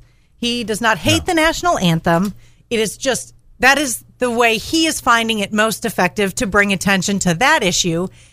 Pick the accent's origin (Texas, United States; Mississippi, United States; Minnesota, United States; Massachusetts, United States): Minnesota, United States; He mentioned Philando Castile in his yeah. letter, who is, this is from my home state, you know, he plays for the Timberwolves, and in the Twin Cities